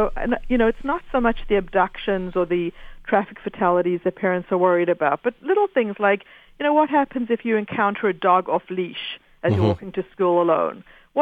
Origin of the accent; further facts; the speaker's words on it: South Africa; whereas when we were growing up, our parents only had, and growing up in South Africa, they didn't even have the news at the end of the day on TV